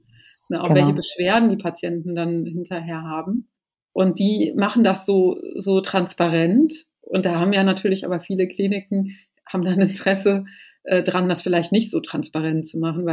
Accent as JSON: {"language": "German", "town": "Göttingen", "region": "Lower Saxony", "country": "Germany", "said": "ich komme aus Göttingen"}